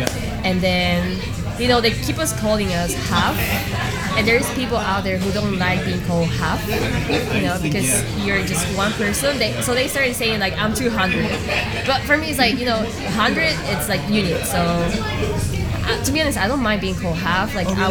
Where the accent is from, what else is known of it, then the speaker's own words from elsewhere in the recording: Bolivia; But I was born and raised in Bolivia, so I know I'm way more Latino.